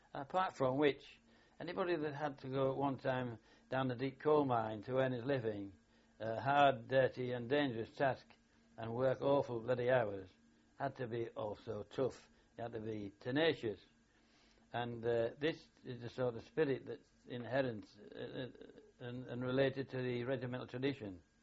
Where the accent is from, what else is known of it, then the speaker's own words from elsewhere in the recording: Hull, Yorkshire and the Humber, United Kingdom; I served with the Customs in Hull, my hometown, for the next 23 years.